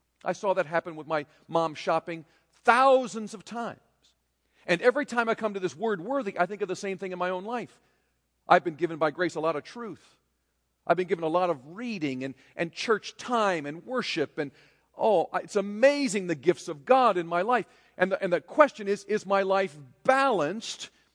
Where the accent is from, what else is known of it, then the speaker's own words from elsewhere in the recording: Taiwan; When I was growing up in Taiwan, they didn't have cash register.